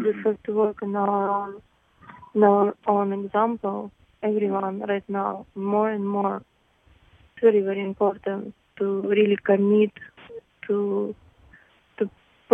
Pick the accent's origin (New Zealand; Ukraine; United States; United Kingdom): Ukraine; Donetsk, Donetsk Oblast; English is a second language; I'm from Donetsk, yes. It's the west part. I'm from east part.